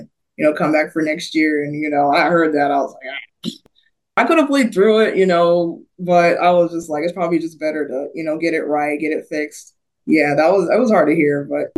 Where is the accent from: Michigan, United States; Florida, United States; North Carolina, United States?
Florida, United States; Jacksonville; I'm from North Florida, Jacksonville. So I was really excited to play.